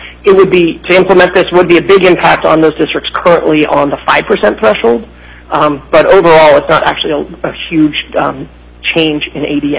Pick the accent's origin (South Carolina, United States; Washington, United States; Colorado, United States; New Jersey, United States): Colorado, United States; Denver; you know, we're from Colorado, Denver, and so I'll mention Colorado because it's just a system that it's on my mind